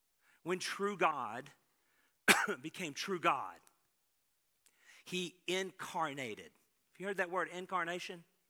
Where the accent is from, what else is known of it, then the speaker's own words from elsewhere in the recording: Greenville, Texas, United States; born there; I was born in Greenville, Texas. We were on a prairie land. There were no rivers. There were no lakes.